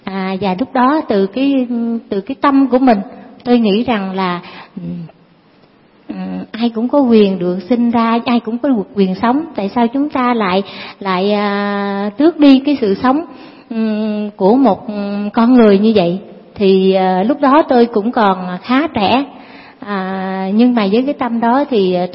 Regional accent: Cu Chi, Ho Chi Minh City, Vietnam; cụ thể là đến cái quê hương của tôi đang sống, đó là Củ Chi các bạn. Tôi ở huyện Củ Chi

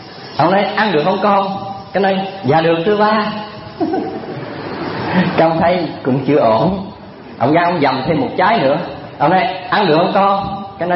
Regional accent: Vĩnh Long, Vietnam; Ở cách xéo nhà tôi không xa là ở quê miền Tây á, tôi quê Vĩnh Long.

